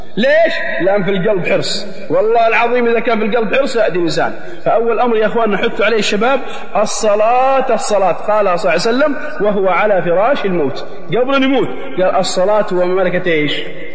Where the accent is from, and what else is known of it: Saudi Arabia